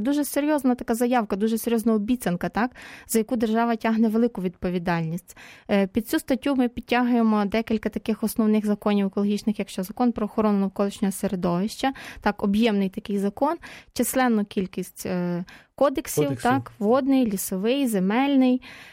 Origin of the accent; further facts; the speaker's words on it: Ternopil Oblast, Ukraine; пан Остап майже земляк мій. Я з Тернопільща, він з Бродів, так. От, і дуже нам легко спілкуватися, тому що у нас навіть українська дуже схожа, що дуже приємно і рідкісно в Києві, так.